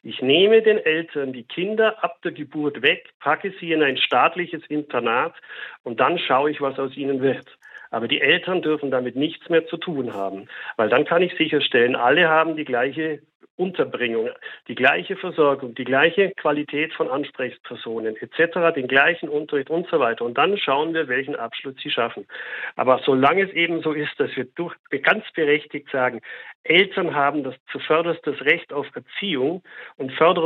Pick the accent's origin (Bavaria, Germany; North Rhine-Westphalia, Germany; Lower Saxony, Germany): Bavaria, Germany; Augsburg; Wenn ich in die Nachbarstadt Augsburg gehe, meine Heimatstadt